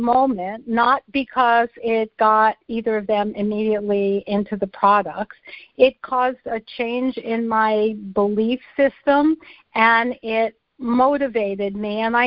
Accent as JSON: {"language": "English", "country": "Canada", "said": "And I'm Canadian, so I can say I'm a believer"}